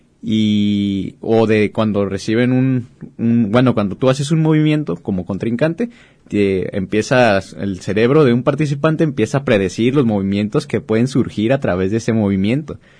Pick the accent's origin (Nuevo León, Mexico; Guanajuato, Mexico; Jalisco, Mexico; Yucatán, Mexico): Jalisco, Mexico; Guadalajara; Luego yo también pues soy de Guadalajara, no soy de aquí de Autlán.